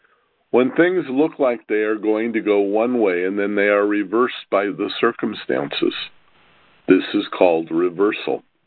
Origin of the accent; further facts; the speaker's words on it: Los Angeles, California, United States; moved away as an adult; I was born in Los Angeles. I lived in Los Angeles until I was 63 years old. And then I left.